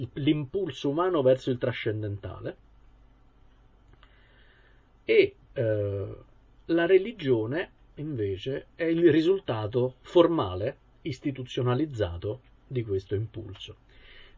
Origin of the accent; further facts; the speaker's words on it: Rome, Lazio, Italy; Io, essendo romano